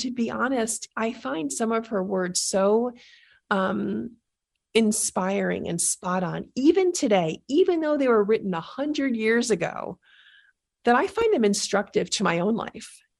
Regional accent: New York City, New York, United States; So I'm from New York, and I grew up in the Bronx.

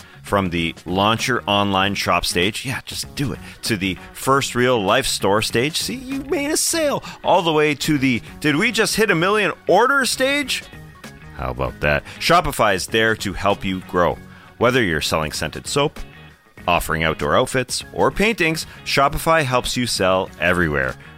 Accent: Toronto, Ontario, Canada; And why can't it be the Raptors? I don't know. Maybe it's me valuing my hometown's team a little bit too much

